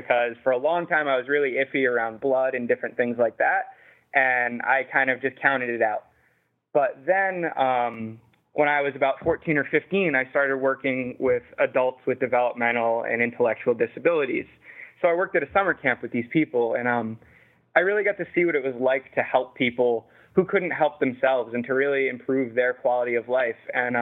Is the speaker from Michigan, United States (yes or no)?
no; Massachusetts, United States; I'm from Southeast Massachusetts, and I was raised by a nursing professor.